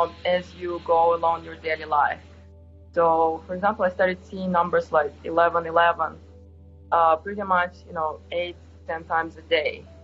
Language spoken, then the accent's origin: English; Siberia, Russia; English is a second language; moved away as an adult; also born or lived in Central Asia; now in United States; my background is I was born in Russia, the former Soviet Union. Specifically, I lived in the Central Asia region and also Siberia. And I came to the U.S. in 2004. When I was 18, I came to Los Angeles area.